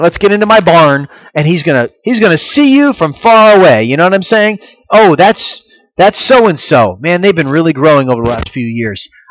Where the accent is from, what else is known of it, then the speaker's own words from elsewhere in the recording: Florida, United States; But it's Florida. There's retirees everywhere. And then I grew up in Florida.